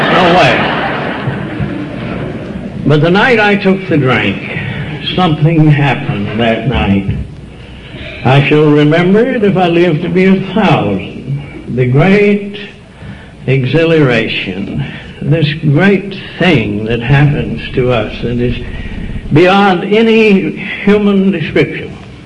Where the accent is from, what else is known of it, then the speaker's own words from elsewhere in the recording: Tyler, Texas, United States; As I said, I'm an East Texas clod. I was raised down in Tyler, Texas. Most people don't know where Tyler is, and sometimes I don't.